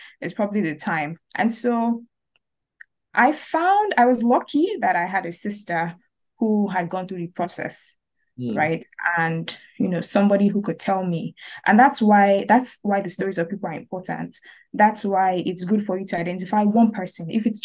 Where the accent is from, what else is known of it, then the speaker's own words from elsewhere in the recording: Lagos, Nigeria; Lived in Nigeria my entire life. I was born in Lagos, raised with my parents and my three siblings. Went to school, Covenant University in Nigeria.